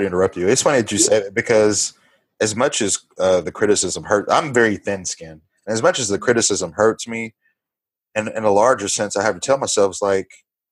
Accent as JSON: {"language": "English", "town": "Little Rock", "region": "Arkansas", "country": "United States", "said": "Jackson specifically, and I'm from Little Rock, Arkansas."}